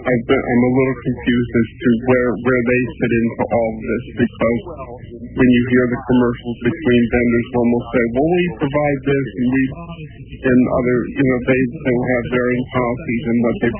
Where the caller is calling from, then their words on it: New York, United States; from outside of Westchester.